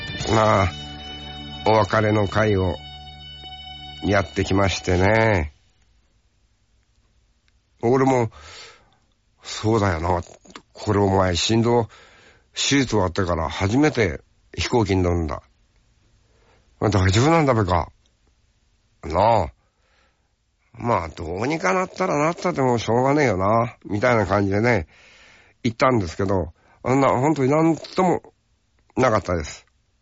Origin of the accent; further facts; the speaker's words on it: Hokkaido, Japan; 尾というところで生まれ育ちました。私は足尾ですから、同じ十勝管内でも、俺は山の方。